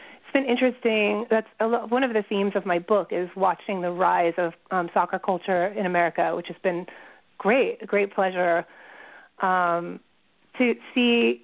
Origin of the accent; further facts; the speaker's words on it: New Jersey, United States; I had kind of been a casual fan growing up in New Jersey. There was a lot of Italian immigrants in my hometown